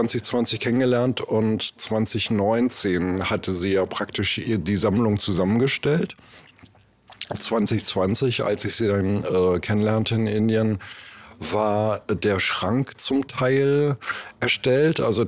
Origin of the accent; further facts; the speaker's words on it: Kiel, Schleswig-Holstein, Germany; dass ich jetzt ausgerechnet als Kieler, wo es doch der Heimathafen ist